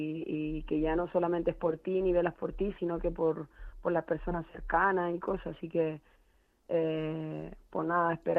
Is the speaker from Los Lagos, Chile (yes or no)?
no; La Serena, Coquimbo, Chile; te corrijo un poco la información de que no soy de Valdivia, ¿vale? Que soy de La Serena.